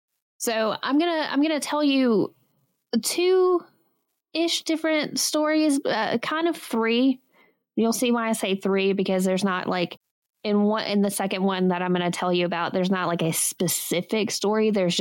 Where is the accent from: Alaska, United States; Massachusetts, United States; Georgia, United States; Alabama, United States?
Alabama, United States; now in North Carolina, United States; that's where I'm from. Or that's where I live. I'm originally from Alabama.